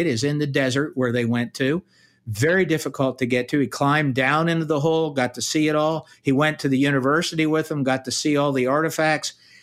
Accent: United States; which we did, I'm American, our government outlawed all sorts of rituals

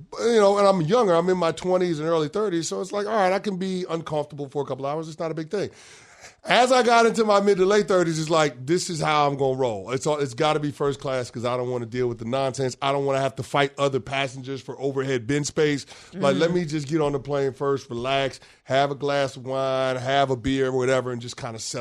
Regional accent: New York City, New York, United States; Like, especially being from the tri-state. I'm from the Bronx. Like, I live in the city now.

